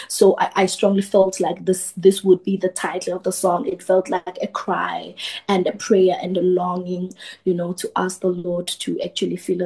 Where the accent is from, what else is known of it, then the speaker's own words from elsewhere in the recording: Eswatini; now in Johannesburg, South Africa; so I'm from Eswatini, born and bred in Swaziland, just currently based in Johannesburg.